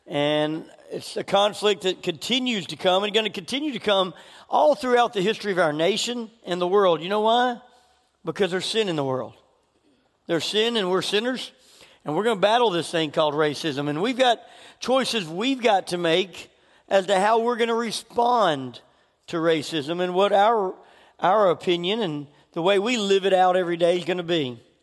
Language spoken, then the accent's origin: English; Memphis, Tennessee, United States; I grew up in Memphis, Tennessee, which I believe is one of the most racist cities in our nation. It's about 50% black and about 50% white.